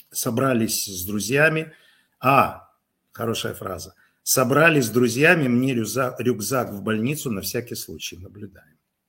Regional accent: Kyiv, Ukraine; Еще раз, как киевлянин, как человек, который здесь.

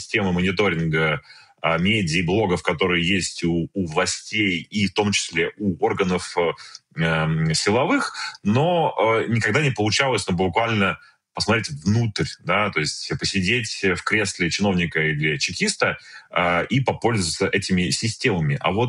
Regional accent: Saint Petersburg, Russia; Потому что я как петербуржец, как петербургский журналист

